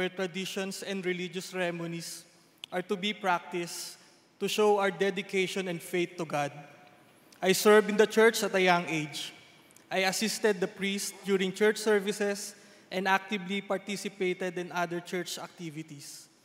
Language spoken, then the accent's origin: English; Nasugbu, Calabarzon, Philippines; also born or lived in Manila; This got even worse when I had to leave my hometown, Nasugbu, and move to Manila to study college.